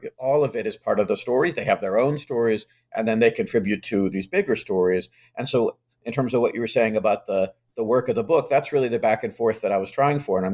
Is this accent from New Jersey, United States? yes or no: no; Charlottesville, Virginia, United States; I grew up in Charlottesville, which, as we all know, for the last few years is such a contested space of historical representation.